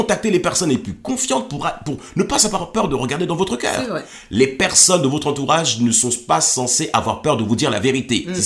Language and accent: French; Paris, Île-de-France, France; À l'âge de 15 ans, je rentre en seconde, en seconde générale à Rennes, en Bretagne. À la base, je suis parisien